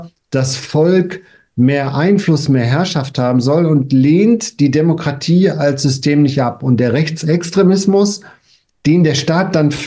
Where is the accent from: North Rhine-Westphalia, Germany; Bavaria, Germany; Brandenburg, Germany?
North Rhine-Westphalia, Germany; wir kommen ja beide aus dem Ruhrgebiet